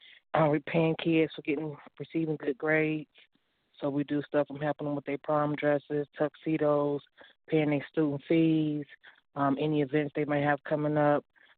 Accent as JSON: {"language": "English", "region": "Ohio", "country": "United States", "said": "Like I said, I'm from Ohio. I've been doing this since junior high"}